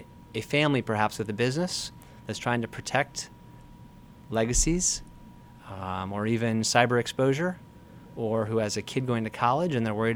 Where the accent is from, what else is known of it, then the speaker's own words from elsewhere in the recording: Boston, Massachusetts, United States; I was a local. I grew up locally here in the Boston area. I went down to Virginia, UVA, came back up here